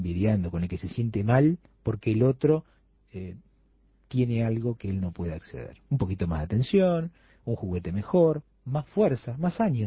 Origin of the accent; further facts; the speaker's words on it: Uruguay; cómo somos los uruguayos